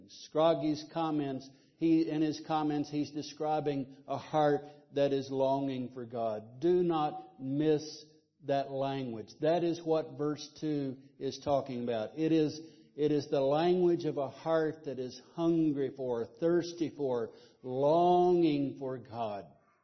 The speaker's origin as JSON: {"language": "English", "region": "Alabama", "country": "United States", "said": "I come from Alabama. I come from the country, and we talk about a calf yearning for the mother cow, yearning for it."}